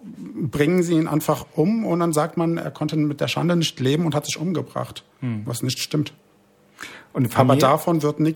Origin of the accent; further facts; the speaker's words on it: Algeria; now in Germany; Das hat man schon in meiner Heimat gemacht